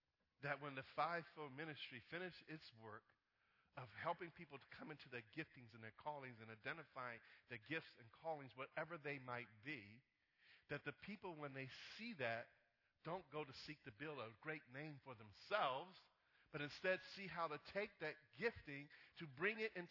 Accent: United States; I was born right here in America. Yes, sir, buddy. I'm an American.

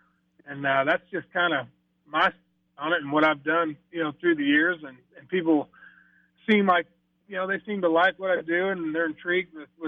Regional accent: Illinois, United States; But my grandfather had a couple duck clubs growing up on the Illinois River, and my uncle actually managed a couple refuges in Illinois.

